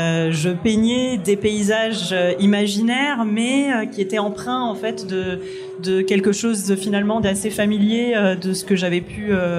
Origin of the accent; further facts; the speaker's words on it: Réunion, France; parce que j'ai grandi à La Réunion